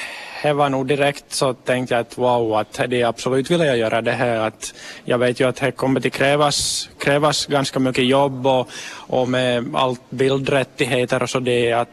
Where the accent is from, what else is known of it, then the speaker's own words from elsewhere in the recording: Nedervetil, Ostrobothnia, Finland; Jag tror nog att det är nog bara att jag är från Nedervä till. Att det är ganska lite i Nedervä till bo som är humorbefria.